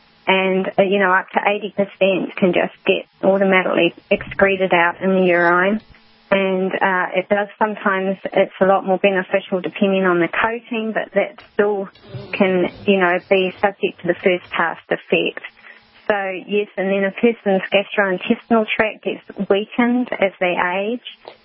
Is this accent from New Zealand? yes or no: yes; New Zealand; I'm from New Zealand originally